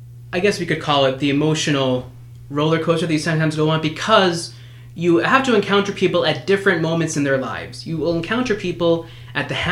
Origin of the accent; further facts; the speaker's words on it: France; I'm French.